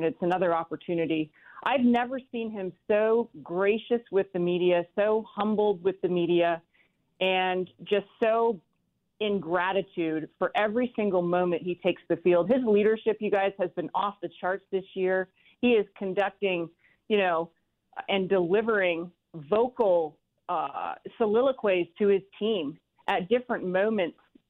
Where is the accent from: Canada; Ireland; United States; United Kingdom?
Canada; When you're growing up in Canada as a little kid, you get so conditioned and acclimated to being outside.